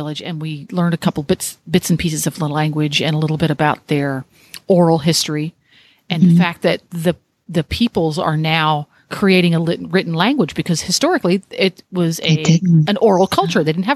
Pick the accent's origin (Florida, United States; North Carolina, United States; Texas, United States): Florida, United States; Now, I'm from Florida, so I was chilly, but hello, Florida.